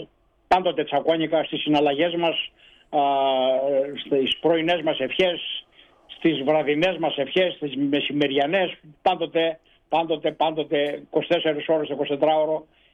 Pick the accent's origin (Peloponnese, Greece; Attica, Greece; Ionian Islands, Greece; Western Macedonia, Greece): Peloponnese, Greece; Tyros; first language Tsakonian; Greek is a second language; also born or lived in United States; Εγώ είμαι από τον Τυρό της Κινουρίας, γέννημα Θρέμα, γεννήθηκα εδώ. Η μητρική μου γλώσσα είναι τα τσακώνικα.